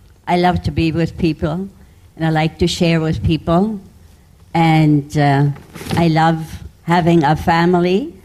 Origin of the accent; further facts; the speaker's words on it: Germany; When we grew up in Germany post-war